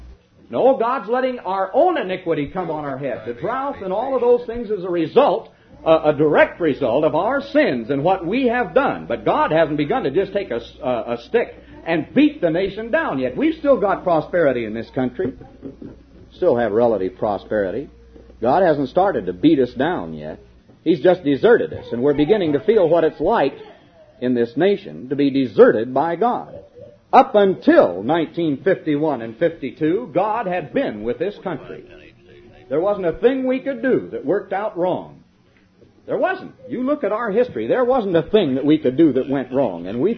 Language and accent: English; United States; Now, here I am, and even if you want to look at it in a worldly way, I'm an American.